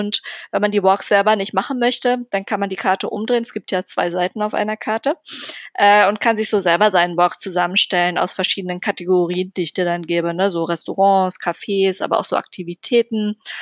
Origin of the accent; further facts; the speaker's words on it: Berlin, Germany; ich bin Berlinerin.